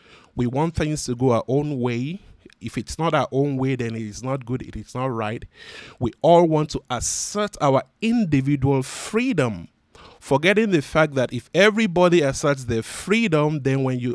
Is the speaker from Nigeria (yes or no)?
yes; Nigeria; now in United States; I'm originally from Nigeria. I've been a U.S. citizen now for over 8 years, going to 9 years.